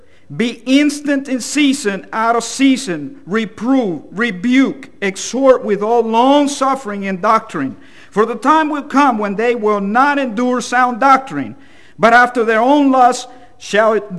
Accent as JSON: {"language": "English", "country": "El Salvador", "tie": "born or raised there", "second_language": "English", "moved": "as an adult", "lives_now": "Dublin, United States", "said": "And I should just say that I was born and raised in El Salvador, Central America. I was 20 years old whenever I moved to Dublin, Georgia, and I've been there ever since. So if you think I talk a little funny"}